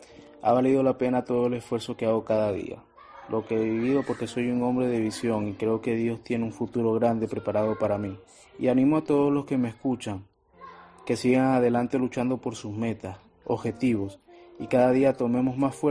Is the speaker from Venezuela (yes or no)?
yes; Venezuela; soy un joven venezolano. Soy estudiante de Ingeniería de Petróleos, al igual que muchos otros venezolanos